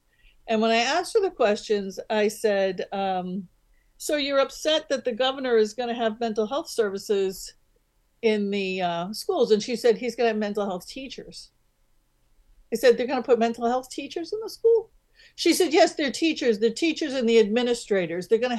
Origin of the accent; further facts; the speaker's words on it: Pennsylvania, United States; these big names that come to town, I'm from Pennsylvania.